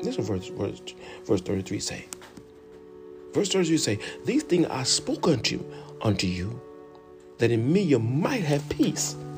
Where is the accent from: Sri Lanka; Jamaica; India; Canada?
Jamaica; y'all foreigners come here to take all the job, knowing that I was from Jamaica.